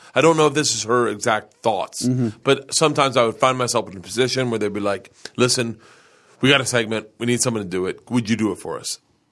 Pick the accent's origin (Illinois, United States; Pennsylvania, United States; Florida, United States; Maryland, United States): Florida, United States; We grew up in Florida. We never experienced cold